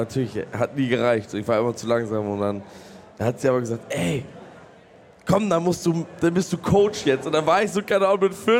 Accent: Lübeck, Schleswig-Holstein, Germany; das ist so ein großes Ding bei uns in Lübeck

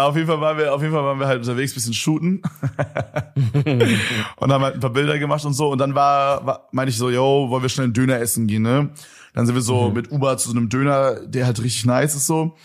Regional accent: Berlin, Germany; Aber da geht man halt eigentlich nicht hin als Berliner so.

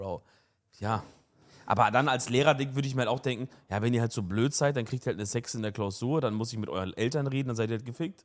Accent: Baden-Württemberg, Germany; also GFS hieß das bei uns in Baden-Württemberg, ich möchte gerne meine GFS mit Beamer machen und so.

